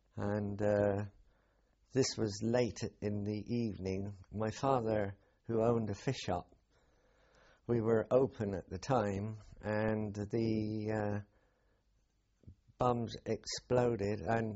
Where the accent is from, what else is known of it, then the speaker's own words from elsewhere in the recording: Swindon, South West England, United Kingdom; born there; I was born in Swindon, Wiltshire.